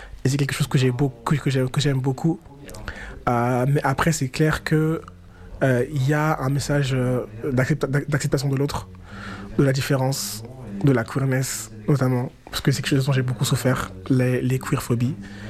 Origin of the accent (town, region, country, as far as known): Noyon, Hauts-de-France, France